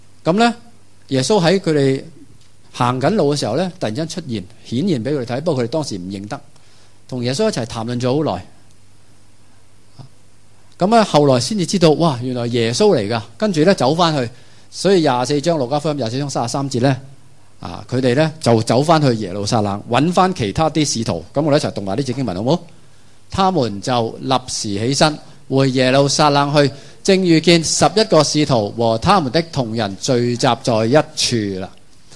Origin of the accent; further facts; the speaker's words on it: Hong Kong; 我是香港人，我有身份证，